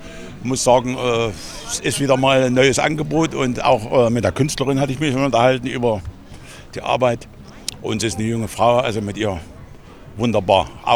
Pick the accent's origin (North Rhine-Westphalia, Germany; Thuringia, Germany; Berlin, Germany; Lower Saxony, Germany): Thuringia, Germany; Gera; nee, ich bin in Gera geboren.